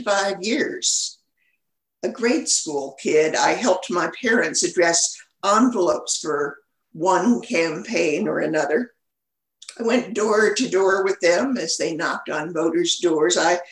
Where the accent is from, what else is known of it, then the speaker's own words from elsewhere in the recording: Oregon, United States; Even though my home state of Oregon has gone to completely mail-in ballots since then